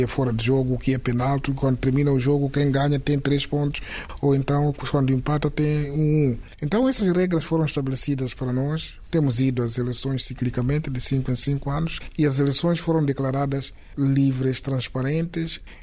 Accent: Mozambique; Obviamente que nós, como moçambicanos, não somos um povo conflituoso.

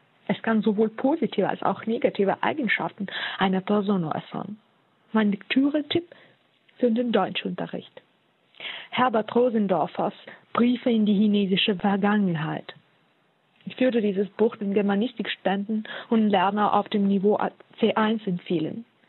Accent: Ukraine; Ich komme aus der Ukraine, bin 1990 geboren und arbeite in einer privaten Sprachschule in Kharkiv.

